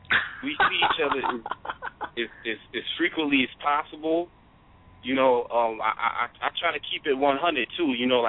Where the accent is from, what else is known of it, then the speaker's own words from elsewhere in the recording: Bronx, New York, United States; I grew up in Bronx, New York.